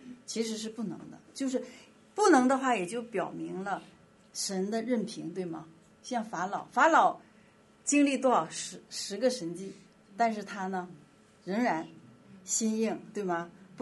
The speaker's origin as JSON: {"language": "Chinese", "country": "China", "said": "波斯文化跟我们中国人有很就是这种注重家族坟墓的文化"}